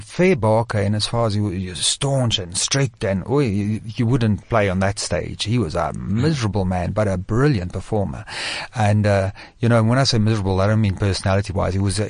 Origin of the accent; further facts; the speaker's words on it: Johannesburg, Gauteng, South Africa; I born bred Joburg. I'm a Joburg, Joburger of heart.